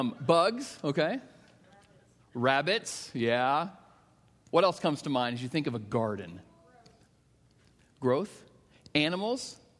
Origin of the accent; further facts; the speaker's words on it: Iowa, United States; Yesterday, I was able to go to drive up to northern Iowa. I grew up in Iowa.